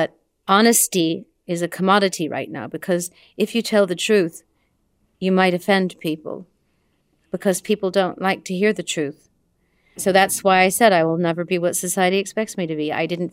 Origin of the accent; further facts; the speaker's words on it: Midwest, United States; Starting in high school, growing up in the Midwest, not fitting in to any socially acceptable group.